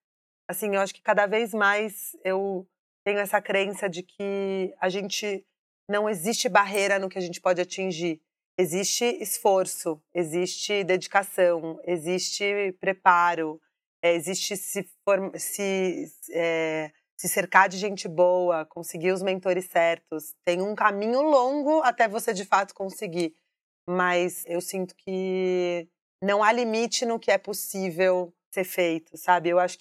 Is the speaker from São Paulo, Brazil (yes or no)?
yes; São Paulo, Brazil; Eu sou paulista, nascida e criada em São Paulo, uma mistura de muitas etnias, né? Minha mãe é filha de inglesa com um judeu da Rússia